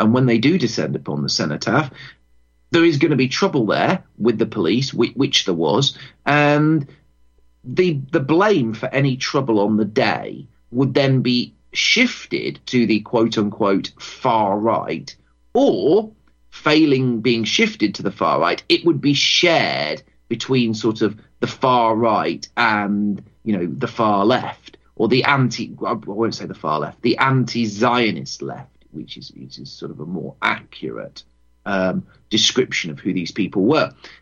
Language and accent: English; United Kingdom; It'll be a blanket attack upon our rights as British people to actually go out and protest